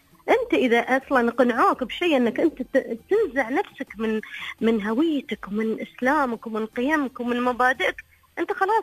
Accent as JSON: {"language": "Arabic", "country": "United Arab Emirates", "said": "نحن كشعب إماراتي وكشعب مسلم"}